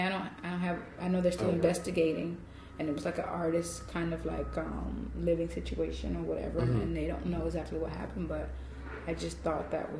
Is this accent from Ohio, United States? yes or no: no; Atlanta, Georgia, United States; I'm from Atlanta, and our system is called the MARTA rail.